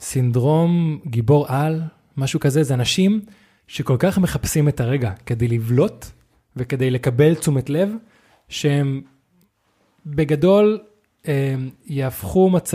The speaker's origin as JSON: {"language": "Hebrew", "country": "Spain", "tie": "born or raised there", "first_language": "Spanish", "second_language": "Hebrew", "moved": "yes", "lives_now": "Israel", "said": "אני עליתי מספרד, גרתי שם רוב חיי."}